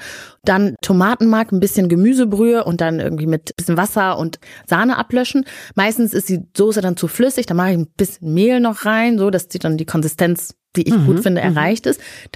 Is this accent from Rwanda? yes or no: yes; Rwanda; now in Germany; ich bin in Rwanda aufgewachsen, da gibt's jetzt nicht so richtig, so diese vier Jahreszeiten, gibt's jetzt Regenzeit und keine Regenzeit.